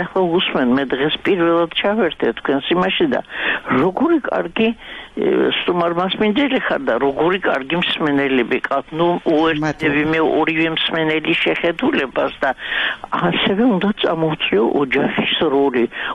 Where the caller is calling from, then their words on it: Imereti, Georgia; მე იმერეთიდან გირეკავთ